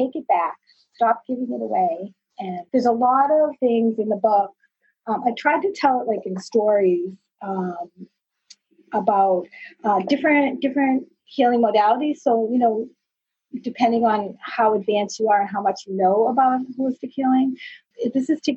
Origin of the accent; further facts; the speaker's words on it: Maine, United States; oh, I'm from Maine and she's from Maine and she's a physician